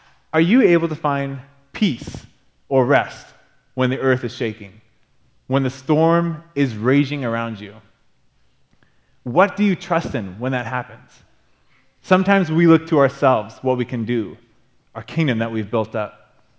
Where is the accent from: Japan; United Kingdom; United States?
Japan; I was born and raised in Japan